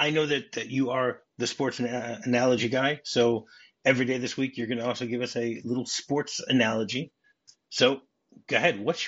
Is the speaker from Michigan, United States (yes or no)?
yes; Michigan, United States; now in Israel; Yeah, sure. I grew up in Michigan.